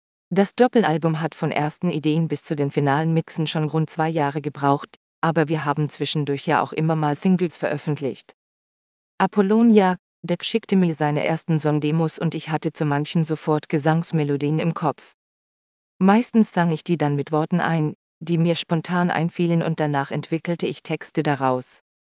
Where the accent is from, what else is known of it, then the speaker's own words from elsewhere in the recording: Hamburg, Germany; born there; ich bin in Hamburg geboren